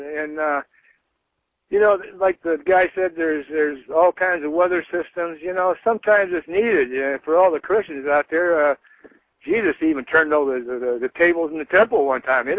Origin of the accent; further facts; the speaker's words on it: Flint, Michigan, United States; Yeah, I was born and raised not far from where you're at there in Detroit. I was born in Flint and grew up in that area.